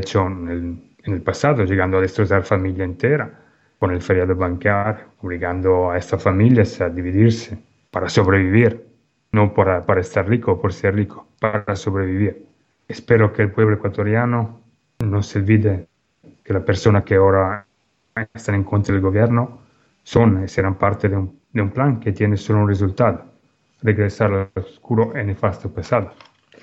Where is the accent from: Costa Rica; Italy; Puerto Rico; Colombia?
Italy; Spanish is a second language; now in Ecuador; Yo, ustedes saben, yo soy italiano, así que no tengo ni derecho a votar